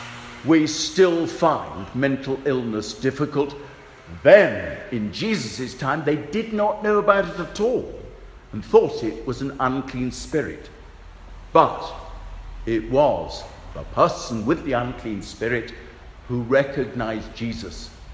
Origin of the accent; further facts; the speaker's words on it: England, United Kingdom; In my country, being English, we find it difficult to talk about our feelings.